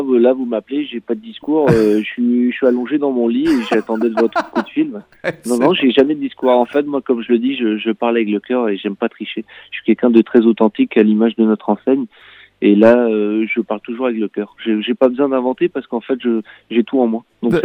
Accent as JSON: {"language": "French", "town": "Callac", "region": "Brittany", "country": "France", "tie": "born or raised there", "said": "Mon frère et moi, on est né à Guingamp, on a grandi à Calac."}